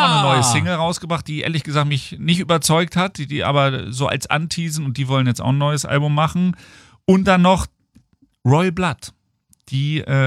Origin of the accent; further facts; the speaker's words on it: Hanover, Lower Saxony, Germany; Ich bin ja Hannoveraner